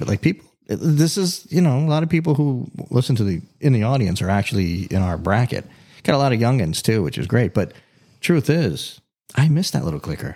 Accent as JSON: {"language": "English", "region": "Florida", "country": "United States", "said": "You know, we're from South Florida. So like, you know, Broward County Fair, Dade County Fair."}